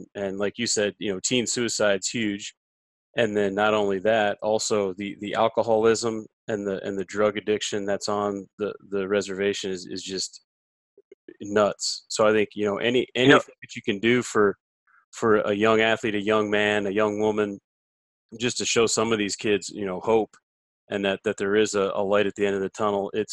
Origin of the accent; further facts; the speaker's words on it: South Dakota, United States; growing up in South Dakota and knowing all about it